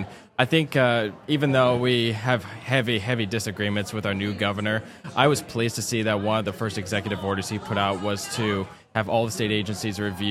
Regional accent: Washington, United States; also born or lived in Tacoma; I have been a Washingtonian all my life. Yeah. I was born in Tacoma, adopted by my parents just a couple days after I was born. I've lived in the Lewis County area all my life.

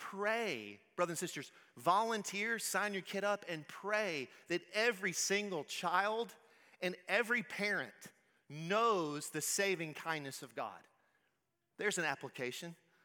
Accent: the South, United States; As a Southerner, my default setting is nice.

